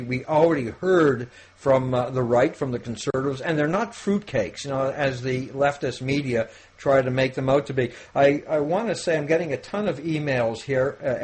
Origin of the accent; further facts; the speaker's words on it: Canada; As a Canadian now, I went across the border yesterday into Messina, New York, to go grocery shopping.